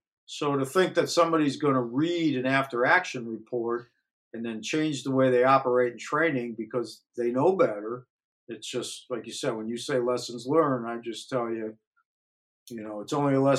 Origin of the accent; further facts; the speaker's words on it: Ohio, United States; and we grew up in Northeast Ohio, and Mike ended up being an astronaut.